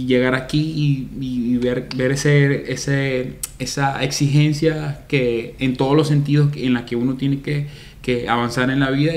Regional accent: Maracaibo, Zulia, Venezuela; Yo me di cuenta de eso cuando empecé a viajar. Cuando salí de Maracaibo, pues, que todo se llamaba distinto.

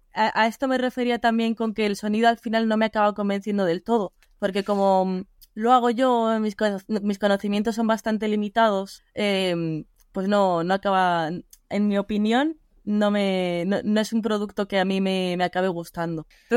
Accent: Castilla-La Mancha, Spain; also born or lived in Madrid; Pues yo soy de Castilla-La Mancha. He estado residiendo en Madrid 3 años, que es cuando creé el sello y demás, que también hacía eventos. Pero con el tema del COVID, pues tuve que volver

